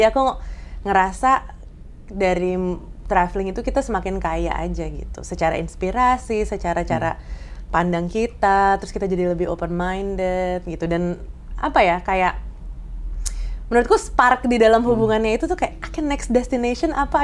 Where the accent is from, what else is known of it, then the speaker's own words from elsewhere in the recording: Jakarta, Indonesia; Gue dari Jakarta ya.